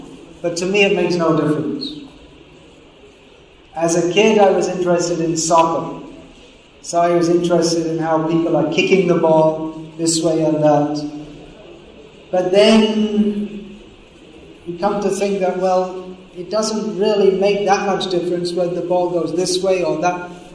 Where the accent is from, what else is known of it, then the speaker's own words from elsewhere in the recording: England, United Kingdom; and I'm from England